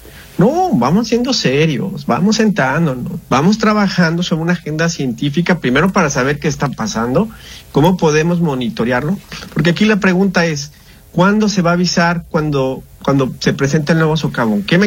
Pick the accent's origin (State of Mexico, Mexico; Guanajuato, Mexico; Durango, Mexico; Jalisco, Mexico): Jalisco, Mexico; Guadalajara; now in Germany; Hombre, ¿no nos merecemos eso como tapatíos?